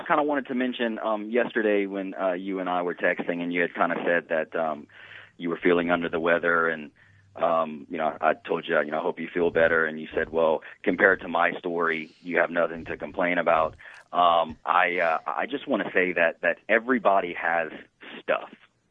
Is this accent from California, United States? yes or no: no; Lafayette, Louisiana, United States; I am from Louisiana. Okay. I'm from Lafayette, Louisiana.